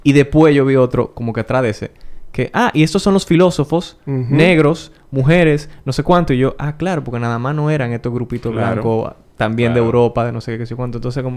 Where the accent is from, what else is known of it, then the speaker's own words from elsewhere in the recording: Dominican Republic; Yo me crié en Los Praditos. Y en esos barrios uno era muchacho y no fluía.